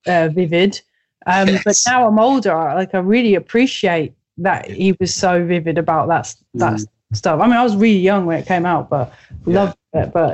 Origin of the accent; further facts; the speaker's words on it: Scotland, United Kingdom; I'm actually from Fife. I was born there. My family live in Edinburgh. Like, half of them live in Edinburgh, half of them live in Fife.